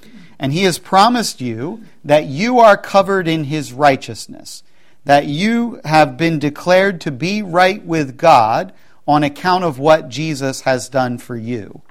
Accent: New Jersey, United States; Hey, I'm from South Jersey.

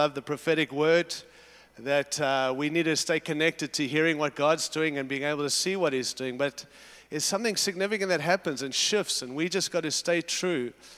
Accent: United States; I'm from America. We have our own issues, as you know.

